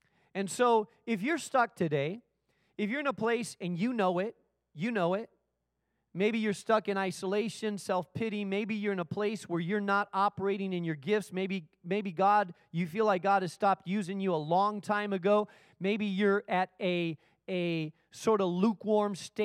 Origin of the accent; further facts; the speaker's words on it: Spain; I grew up in Spain, and there was some natural caves a few miles away from where I lived